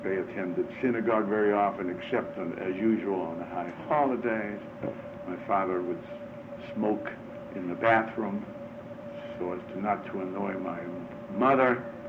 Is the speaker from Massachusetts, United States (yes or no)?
yes; Boston, Massachusetts, United States; Well, obviously, I was born in Boston, Massachusetts. I was one of... I was the youngest of three.